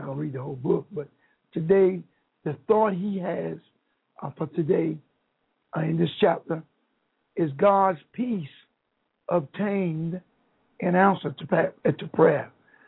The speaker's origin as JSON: {"language": "English", "region": "North Carolina", "country": "United States", "said": "But I'm from the Tar Heels. I've been here about 40 years, but I'm a Tar Heel."}